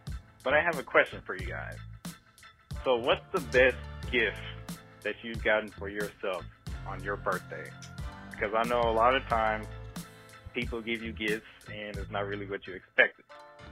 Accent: Little Rock, Arkansas, United States; now in Nashville, United States; I currently live in Nashville, Tennessee, but I'm from Little Rock, Arkansas.

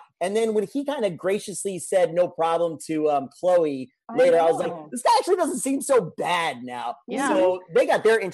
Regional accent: United States; Maybe that's a very like crappy American-centric view that I have because I'm American and I figured this is an American show.

